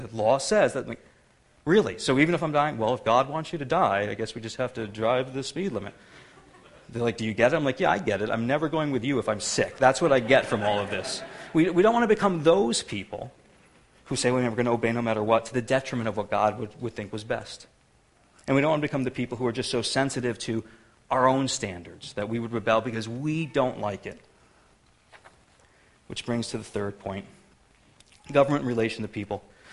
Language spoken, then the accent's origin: English; United States; One of our problems is that we're so American, we don't always choose the right things to civilly disobey.